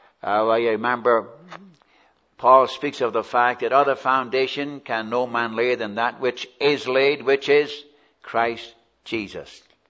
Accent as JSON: {"language": "English", "region": "West Coast", "country": "United States"}